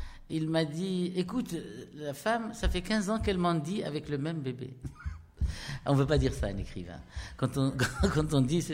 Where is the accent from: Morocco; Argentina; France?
Morocco; Marrakesh, Marrakesh-Safi; moi je viens du fin fond de la Médina de Marrakech.